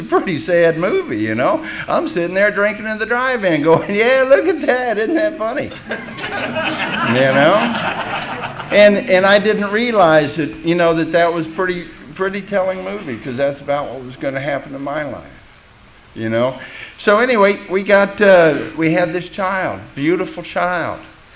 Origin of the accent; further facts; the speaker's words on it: Tulsa, Oklahoma, United States; And I'm coming from Oklahoma where, yeah, okay, doesn't that sound like fun, you know? And it was something because I'd never seen this kind of energy before. I lived in Tulsa. I lived on Air Force bases all my life.